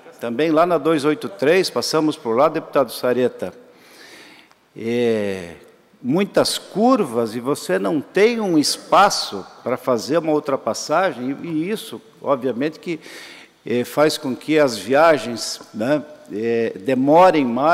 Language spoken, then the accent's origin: Portuguese; Santa Catarina, Brazil; porque como catarinense também, eu acho que é motivo de orgulho